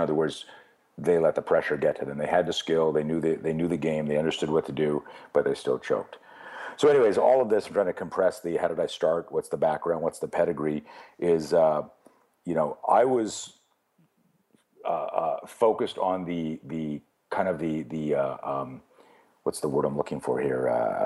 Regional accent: Canada; I was very, very, competitive in skiing. I grew up in Canada.

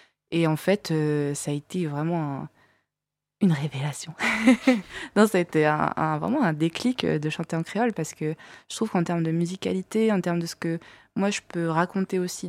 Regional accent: Réunion, France; j'ai grandi à La Réunion, mais ma famille, elle n'est pas réunionnaise. Mon père, il est de Haute-Savoie, et ma mère, elle est de Madagascar, qui n'est pas très loin de La Réunion. Et en fait, j'ai pas appris la langue de ma mère, j'ai pas appris le malgache

